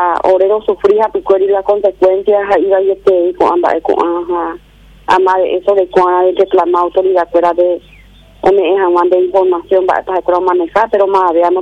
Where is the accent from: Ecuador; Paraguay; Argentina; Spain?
Paraguay; me alegro como seres humanos, como paraguayo.